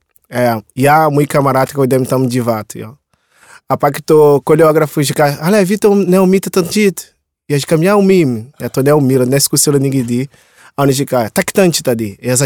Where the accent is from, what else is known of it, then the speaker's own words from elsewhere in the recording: Rio de Janeiro, Brazil; Czech is a second language; now in Czech Republic; Já jsem z Brazília, Rio de Janeiro, narodil na Copacabana, kousek moře, kousek pláž, vedro.